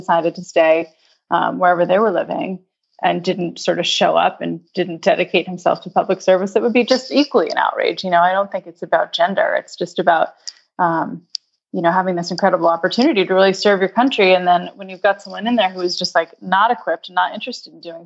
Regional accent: United States; And it's kind of offensive as an American.

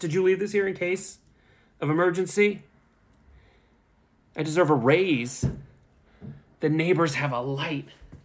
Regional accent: California, United States; I'm from California. Usually this only happens when there's earthquakes.

